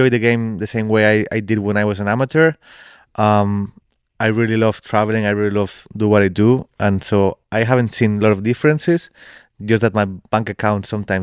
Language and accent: English; Spain; We're a pretty small country. Golf is not very big sport.